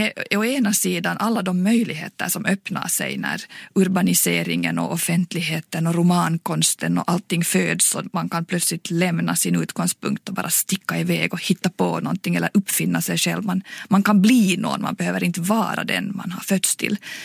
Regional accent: Finland; jag är alltså finlandssvensk litteraturvetare

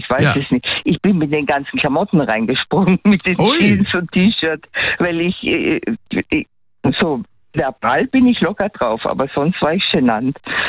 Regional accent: Innsbruck, Tyrol, Austria; Ja, ich fahre jetzt am 11. nach Innsbruck für 2 Wochen, Gott sei Dank.

